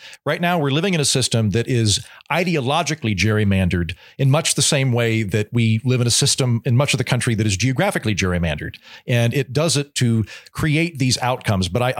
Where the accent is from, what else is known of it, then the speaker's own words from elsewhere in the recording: Oklahoma, United States; As people in the show know, I'm from Oklahoma.